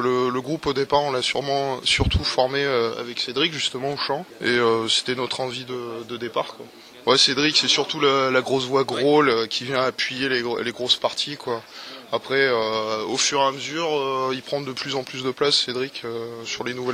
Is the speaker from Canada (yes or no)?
no; Auvergne-Rhône-Alpes, France; on en a une sur notre région, donc on est auvergnat.